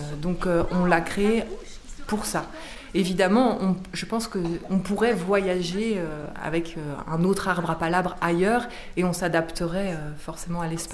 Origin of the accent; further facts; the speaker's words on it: Belgium; moved away as an adult; now in France; moi, je viens de Belgique. Donc, je suis arrivée en France 4 jours avant le premier confinement, en mars 2020.